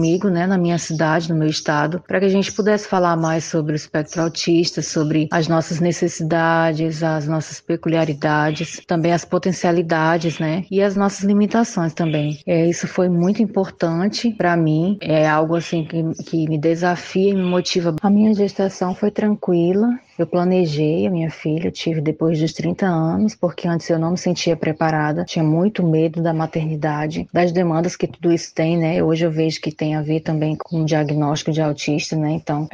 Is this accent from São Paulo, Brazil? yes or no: no; Rio Branco, Acre, Brazil; tenho 38 anos, sou acriana, natural de Rio Branco